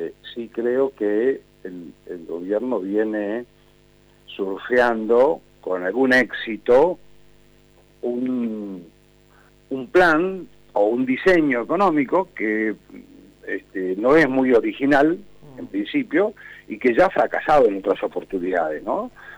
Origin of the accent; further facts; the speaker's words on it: Chubut, Argentina; born there; 1958. Nací en 1958 junto con el primer gobierno constitucional de la provincia de Chubut.